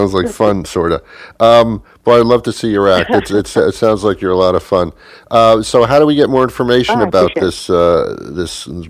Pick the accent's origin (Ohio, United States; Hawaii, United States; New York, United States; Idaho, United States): New York, United States; I mean I'm from New York as you are, and New York's a very different place because there everybody lives with cultures every day and they embrace it.